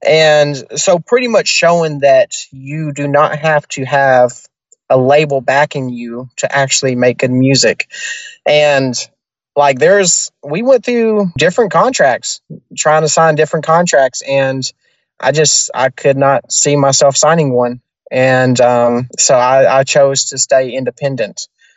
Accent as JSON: {"language": "English", "region": "Tennessee", "country": "United States", "said": "like I am from Tennessee, so like I would actually make that drive to come sing karaoke because I love karaoke."}